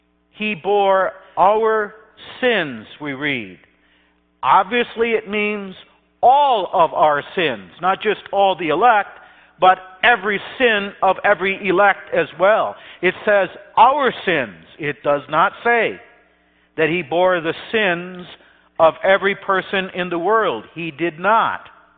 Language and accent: English; Thornton, Illinois, United States; as a boy growing up near the Thornton stone quarry that you've seen if you've gone across I-80